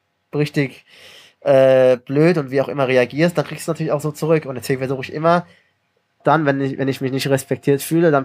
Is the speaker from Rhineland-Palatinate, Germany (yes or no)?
yes; Mainz, Rhineland-Palatinate, Germany; born there; Aber ich bin in Mainz geboren, aber tatsächlich. Ich bin hier in der Uniklinik auf die Welt gekommen.